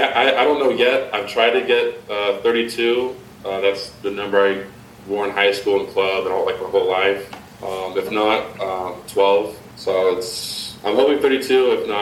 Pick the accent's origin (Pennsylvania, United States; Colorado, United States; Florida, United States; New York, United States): Colorado, United States; Denver; obviously I'm from Denver, so I kind of follow Jokic